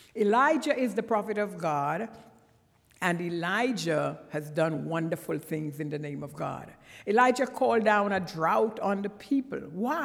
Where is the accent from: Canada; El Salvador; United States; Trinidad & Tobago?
Trinidad & Tobago; accent: Trinidadian; then I'm going to drop into my Trinidadian accent, and you really won't know what I'm saying